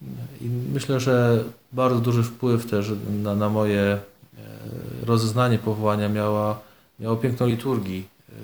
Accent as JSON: {"language": "Polish", "town": "Teresin", "region": "Masovian Voivodeship", "country": "Poland", "tie": "born there", "said": "gdzie się urodziłem się w Teresinie, więc parafia Niepokalanów, więc styczność z franciszkanami miałem od zawsze"}